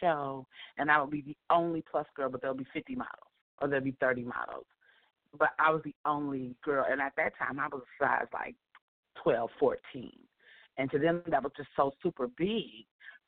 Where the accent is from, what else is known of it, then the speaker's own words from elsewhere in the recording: Cincinnati, Ohio, United States; also born or lived in Athens, Georgia; No, in Athens, Georgia, and then Cincinnati, Ohio.